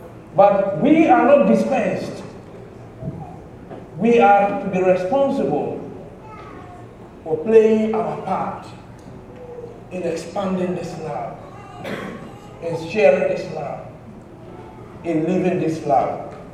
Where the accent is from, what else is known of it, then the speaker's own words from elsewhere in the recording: Ghana; I said, "I'm from Ghana." "And where to?" I said, "London."